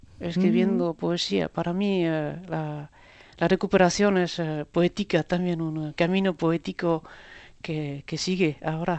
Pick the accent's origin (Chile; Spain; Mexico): Spain; Basque Country; planteado en nuestro pueblo, en Oragaje